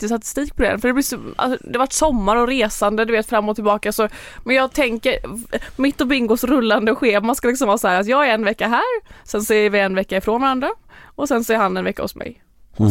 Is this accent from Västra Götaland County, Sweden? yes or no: yes; Lerum, Västra Götaland County, Sweden; now in Marbella, Spain; Mellan Alingsås och Göteborg. Men för där är min familj och där är jag uppvuxen och hela min familj och släkt bor där.